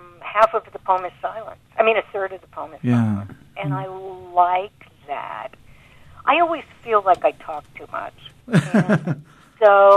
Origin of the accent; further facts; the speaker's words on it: the West, United States; also born or lived in Ithaca, United States; When I grew up in the West, I thought my real life was on the East Coast.